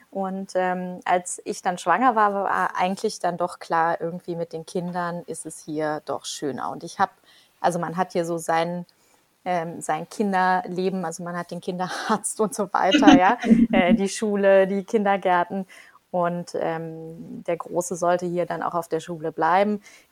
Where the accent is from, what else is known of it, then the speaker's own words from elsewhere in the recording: North Rhine-Westphalia, Germany; now in Berlin, Germany; wir kommen eigentlich beide ursprünglich aus dem Rheinland, der Bauherr direkt aus Köln, ich aus der Umgebung, aber wir sind beide schon sehr, sehr lange in Berlin und mittlerweile würden wir uns dann, glaube ich, doch auch als Berliner bezeichnen.